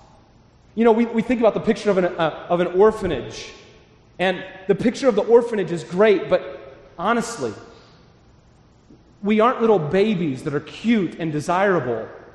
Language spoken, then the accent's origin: English; United States; I'm an American. These kind of things anger me.